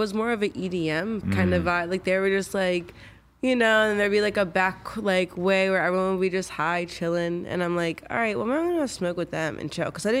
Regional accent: New Jersey, United States; also born or lived in Alabama; I'm originally from Jersey. Everyone thinks I'm from Alabama, which is what it is because it's my second, home, I feel like. But in reality... I started off Jersey, South Jersey, Philly, though.

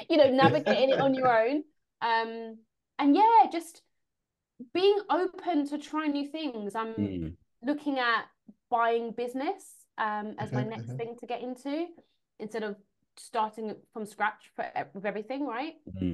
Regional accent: London, United Kingdom; now in Manchester, United Kingdom; I bought a flat in Manchester, and I'm from London. I don't know anyone in Manchester

